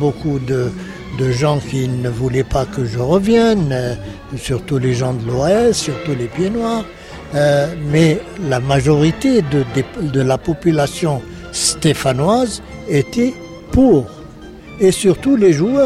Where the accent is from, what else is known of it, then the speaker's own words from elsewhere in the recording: Sétif, Sétif Province, Algeria; moved away; also born or lived in Saint-Étienne; Quand je suis parti de Sétif, je suis allé directement à Saint-Étienne.